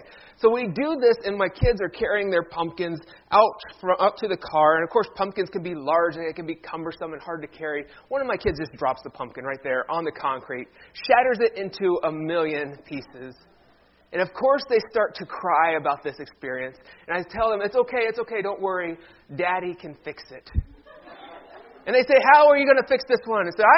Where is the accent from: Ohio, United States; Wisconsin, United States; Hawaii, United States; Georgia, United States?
Ohio, United States; Cleveland; my hometown baseball team is in the World Series. So Cleveland will be starting the World Series.